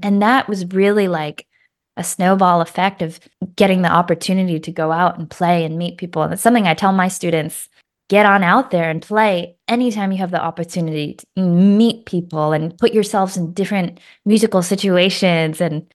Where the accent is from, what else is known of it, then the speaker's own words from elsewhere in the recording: Boston, Massachusetts, United States; And growing up in Boston, like, Sculler's Jazz Club was the spot, you know